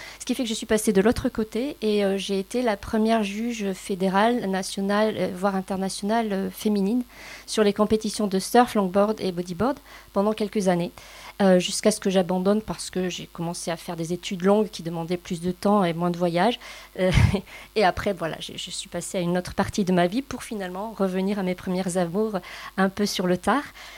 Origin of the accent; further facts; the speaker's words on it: Bordeaux, Nouvelle-Aquitaine, France; now in Strasbourg, France; je suis originaire de Bordeaux, où j'ai appris à surfer en Handaï quand j'étais toute jeune.